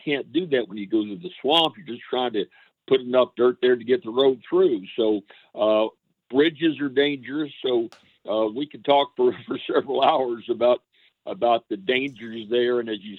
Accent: Louisiana, United States; And I said … I'm from Louisiana.

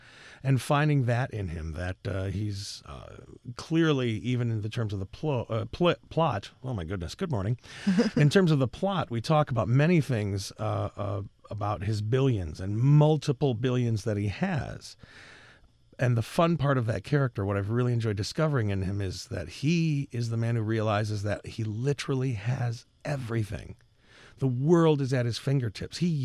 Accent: Midwest, United States; You know, I grew up in the Midwest, so watching the Carol Burnett show was sacred.

